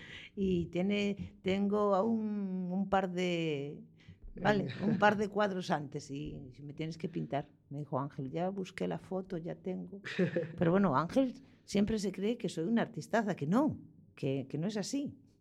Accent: Ordes, Galicia, Spain; born there; Aparte es nativo de donde yo nací, de la zona de Órdenes.

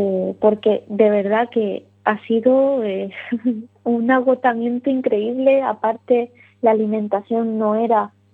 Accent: Lanzarote, Canary Islands, Spain; now in Bilbao, Spain; yo soy de Lanzarote, ¿no? Pero viviendo aquí en Bilbao

